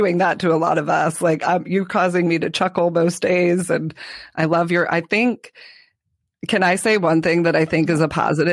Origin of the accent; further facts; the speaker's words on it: Connecticut, United States; moved away as an adult; also born or lived in New Hampshire; now in Georgia, United States; Because I'm a northerner too. I'm from Connecticut, New Hampshire, moved to South Georgia. So I like grew up my adult life in the South.